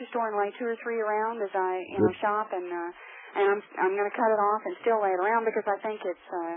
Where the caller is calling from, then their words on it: Texas, United States; I'm calling from Texas